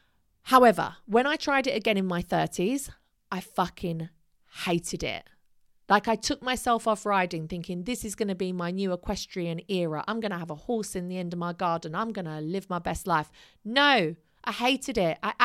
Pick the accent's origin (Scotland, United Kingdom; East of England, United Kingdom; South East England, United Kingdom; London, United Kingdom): East of England, United Kingdom; I grew up in Essex where all of my friends were getting married at a certain age and having children at a certain age.